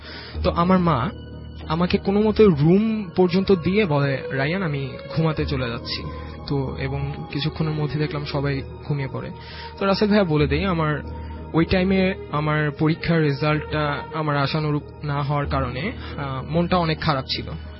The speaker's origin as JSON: {"language": "Bangla", "town": "Dhaka", "region": "Dhaka Division", "country": "Bangladesh", "said": "আমি বাংলামোটর থেকে এসেছি।"}